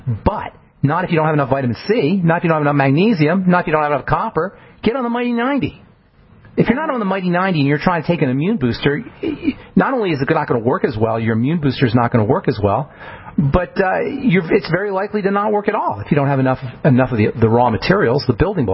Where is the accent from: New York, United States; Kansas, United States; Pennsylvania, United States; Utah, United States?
New York, United States; New York City; I grew up in New York City, and got mugged a few times.